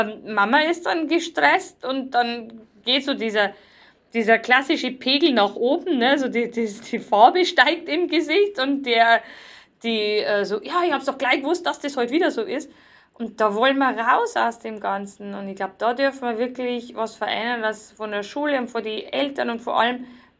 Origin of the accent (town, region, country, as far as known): Bavaria, Germany